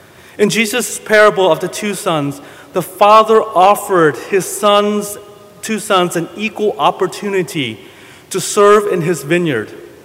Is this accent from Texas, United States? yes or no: yes; Houston, Texas, United States; Growing up in Houston, I was a big Chicago Bulls fan